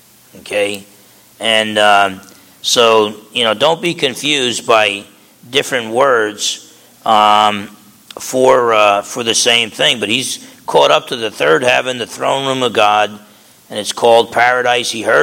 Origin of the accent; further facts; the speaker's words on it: New Jersey, United States; growing up in New Jersey, when you bragged, you told people about, you know, you'd brag about the three guys you beat up.